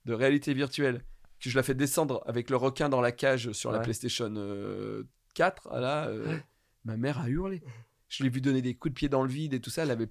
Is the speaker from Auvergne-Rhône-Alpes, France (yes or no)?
yes; Auvergne-Rhône-Alpes, France; Donc je viens de l'Ardèche.